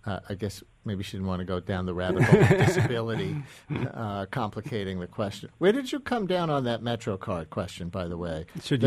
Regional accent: Bayside, New York, United States; I grew up in Queens with the address Bayside, New York, 11360.

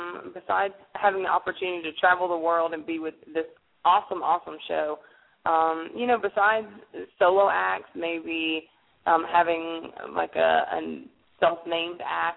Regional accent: Virginia, United States; also born or lived in South Carolina; I grew up in Virginia. I went to college in South Carolina, and then I developed a love for sweet tea and this terrible accent.

